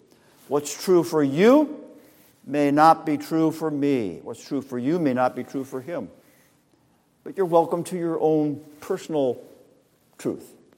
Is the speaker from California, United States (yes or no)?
yes; California, United States; I grew up in Southern California down near a peninsula called Palos Verdes Peninsula.